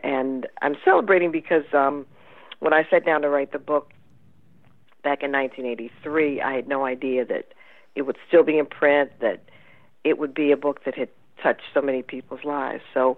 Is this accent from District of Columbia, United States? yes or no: yes; Washington, District of Columbia, United States; Well, I was born here in Washington, and I grew up in a home where I think my parents consciously and unconsciously conspired to make me a writer